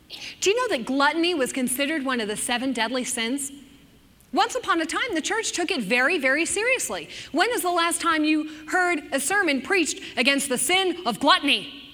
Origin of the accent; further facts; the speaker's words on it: New Jersey, United States; I grew up in a very industrial region of the country. I grew up in New Jersey, and so you've got New York City, Philadelphia, and Baltimore all surrounding us.